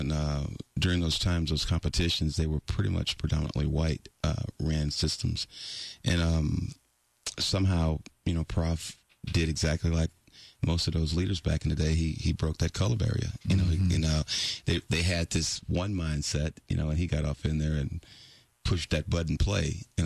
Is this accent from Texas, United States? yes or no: yes; Texas, United States; primarily, I was from Fifth Ward, and my life was that covert crime.